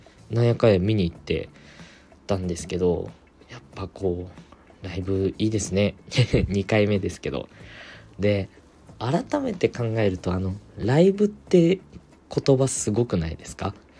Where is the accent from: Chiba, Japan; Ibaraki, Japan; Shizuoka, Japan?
Shizuoka, Japan; 実家の方に帰ってまして、ちょうど1週間前かな、まあ、地元の静岡の方に帰ってたんですけど、